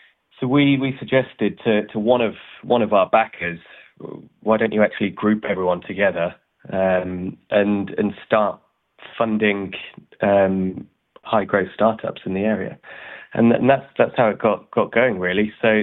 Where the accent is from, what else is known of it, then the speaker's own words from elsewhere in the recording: Milton Keynes, South East England, United Kingdom; I was born and bred in Milton Keynes